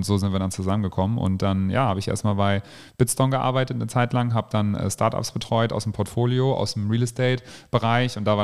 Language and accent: German; Bavaria, Germany; born there; also born or lived in Northern Germany / Arizona, United States / Cologne-Bonn; Also ich bin gebürtiger Bayer, auch wenn man es mir nicht anhört. Und sind dann nach Norddeutschland gezogen, bin da zur Schule gegangen.